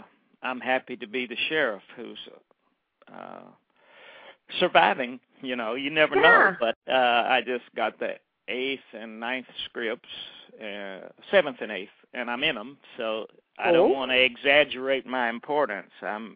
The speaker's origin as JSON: {"language": "English", "town": "Memphis", "region": "Tennessee", "country": "United States", "tie": "born or raised there", "said": "but when I got to Memphis, my hometown, and invited some of my law school classmates to be extras or background players"}